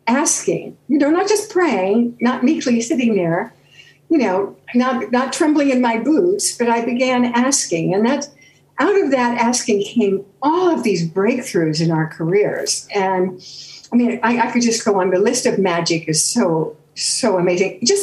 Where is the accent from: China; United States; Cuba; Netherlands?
United States; Beverly Hills, California; So I go waltzing up to him and I say, hi … from Beverly Hills and Jimmy here wants your autograph.